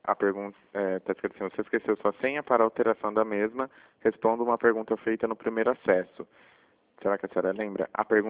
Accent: São Paulo, Brazil; eu sou do interior de São Paulo, né?

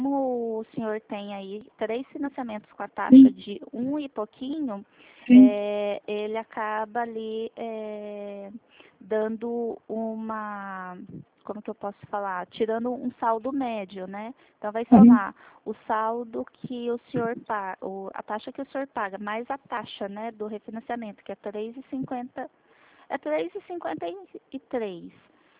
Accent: Limeira, São Paulo, Brazil; sou aqui de Limeira, do interior.

